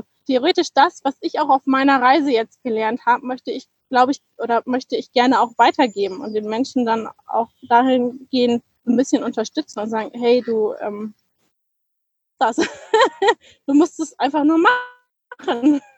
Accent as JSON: {"language": "German", "region": "Northern Germany", "country": "Germany", "said": "Ich komme aus Norddeutschland, weißt du, der höchste Berg ist der Deich."}